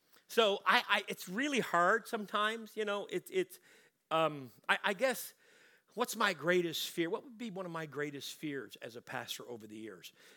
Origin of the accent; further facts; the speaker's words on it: Louisbourg, Nova Scotia, Canada; It was 25, 30 minutes from my hometown, Lewisburg, to Sydney, where I used to go, where all the restaurants were. My hometown didn't have much, maybe two or three restaurants.